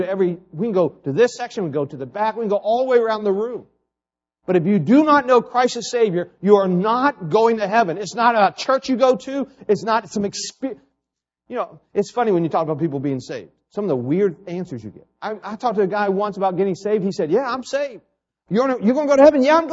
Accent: West Virginia, United States; also born or lived in Ohio; I was raised, guess where I was raised? West Virginia, that's it.

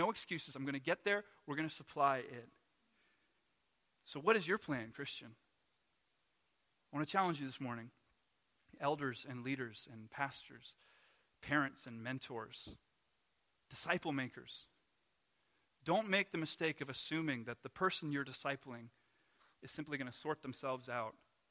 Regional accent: Canada; We as Canadians, we don't go very deep. I don't know if that's just a Canadian thing

